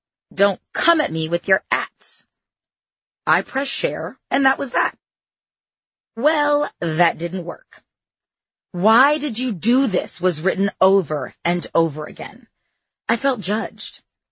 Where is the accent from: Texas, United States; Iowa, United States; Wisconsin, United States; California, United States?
California, United States; Pleasanton; also born or lived in Hollywood; The reality is that growing up in Pleasanton and coming up in Hollywood, nobody ever said one word about my nose.